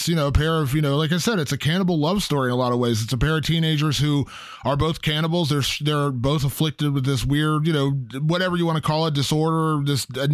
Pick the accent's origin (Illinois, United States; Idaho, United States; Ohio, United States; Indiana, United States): Ohio, United States; Cincinnati; They filmed this movie in my hometown, Cincinnati, Ohio, in a little town east of there called Chillicothe, which is actually close, very close to where I actually grew up.